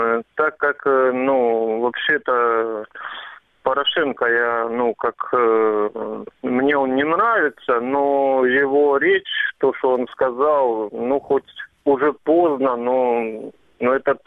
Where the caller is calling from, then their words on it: Kreminna, Luhansk Oblast, Ukraine; я с Кременного.